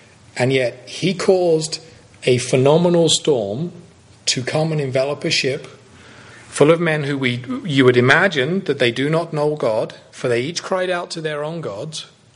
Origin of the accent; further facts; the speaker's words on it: England, United Kingdom; I've often tried to explain it away by being English.